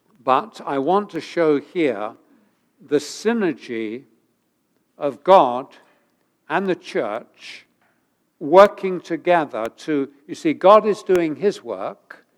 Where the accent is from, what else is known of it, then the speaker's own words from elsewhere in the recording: England, United Kingdom; I grew up in England. It was not a very Christian country at that time.